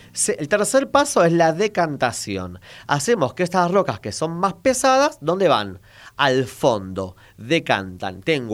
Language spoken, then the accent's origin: Spanish; La Matanza, Buenos Aires Province, Argentina; born there; Nací en Matanza, imagínate, ¿no?